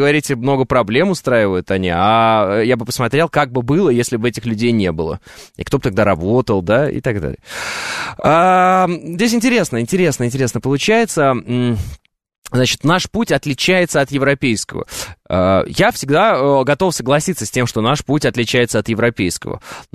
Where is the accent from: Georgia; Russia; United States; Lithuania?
Russia; Ну и что, я теперь татарин или монгол, или татаро-монгол, или кто я? Да нет, я русский.